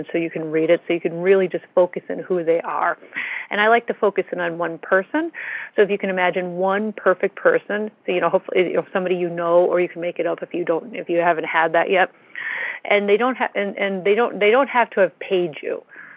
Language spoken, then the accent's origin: English; Wisconsin, United States; Although it's getting cold out in some places. I grew up